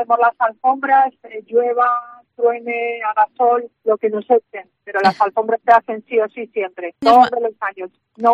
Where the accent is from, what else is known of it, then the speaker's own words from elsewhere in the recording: Ponteareas, Galicia, Spain; los que somos de Ponteareas y lo vivimos y llevamos años en este mundo